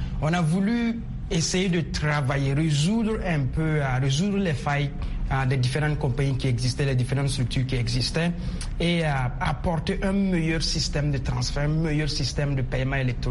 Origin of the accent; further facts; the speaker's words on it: Burkina Faso; quand je dis je suis burkinabé